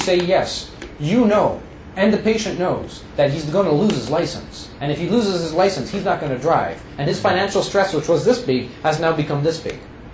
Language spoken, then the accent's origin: English; Montreal, Quebec, Canada; I'm from Montreal. I grew up in Montreal. I understand the Montreal way of doing things.